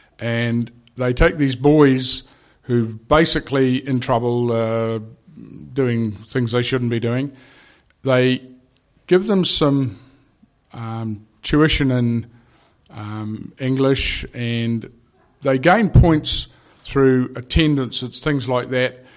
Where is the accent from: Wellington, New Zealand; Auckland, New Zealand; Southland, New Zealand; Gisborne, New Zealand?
Auckland, New Zealand; Waiuku; I'm from Waiuku, which is not that far from Papakura